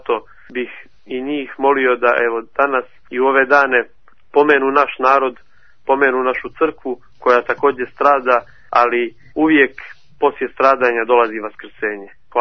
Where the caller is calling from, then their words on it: Grbalj, Kotor Municipality, Montenegro; Htio bih sve naše slušalce da pozdravim iz rodnog mjesta cara Lazara, iz Grblja.